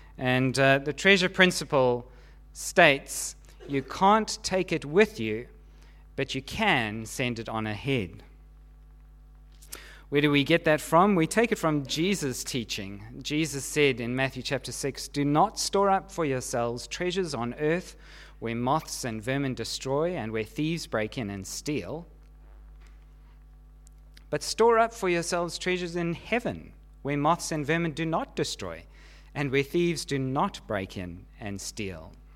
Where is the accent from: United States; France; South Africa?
South Africa; moved away as an adult; now in Australia; Well, that was not easy, because we had been born and brought up in Southern Africa. Our culture, our language, our values, our history, our education, and our experience were all, of course, Southern African. That is our motherland. So when we moved to Australia, I decided that I would stop calling South Africa home.